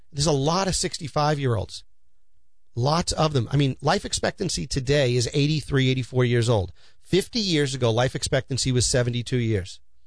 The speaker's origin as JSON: {"language": "English", "town": "Peabody", "region": "Massachusetts", "country": "United States", "tie": "born or raised there", "said": "I know when I grew up here in Peabody, and I grew up over on Albert Road and then over on Jones Road in Peabody"}